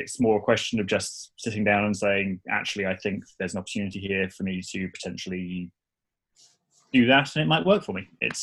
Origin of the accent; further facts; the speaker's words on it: England, United Kingdom; I live very quietly in a little house in England.